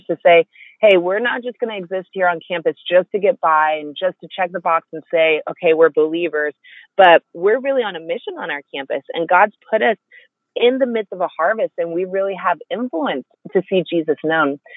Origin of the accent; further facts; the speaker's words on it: Virginia, United States; You know, I grew up in Virginia where everyone's at least been exposed to the gospel